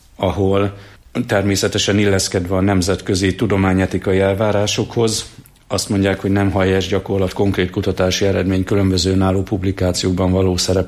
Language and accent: Hungarian; Jász-Nagykun-Szolnok, Hungary; meg én leginkább, mivel itt éltem, itt nőttem fel a nagykunságot